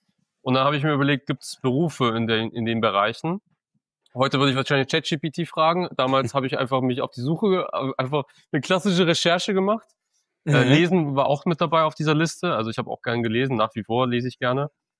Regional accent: Hof, Bavaria, Germany; tatsächlich bei der Tageszeitung in meiner Heimatstadt Hof

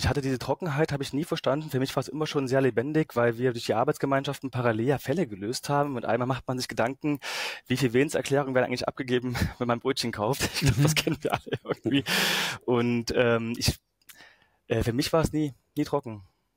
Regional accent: Schönebeck, Saxony-Anhalt, Germany; Bin groß geworden in der Nähe von Magdeburg, Schönebeck an der Elbe. Es war ein kurzer Weg, vielleicht so 10 Kilometer entfernt. Also hatte ich schon so einen Bezug zu einer größeren Stadt.

